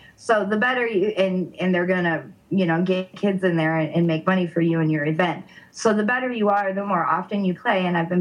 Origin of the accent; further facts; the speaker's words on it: Michigan, United States; Oh, I'm from Michigan. I don't know anything.